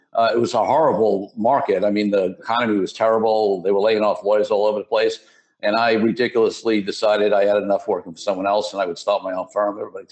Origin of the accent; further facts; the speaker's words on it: Brooklyn, New York, United States; So, listen, I grew up in Brooklyn. I got to start there because, you know, Brooklyn is, you know, is one of my passions because that's where I come from.